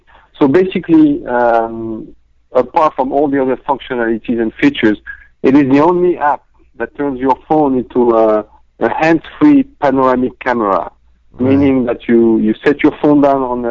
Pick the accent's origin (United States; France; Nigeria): France; Corsica; English is a second language; Yes, I'm from Corsica. It's a French island.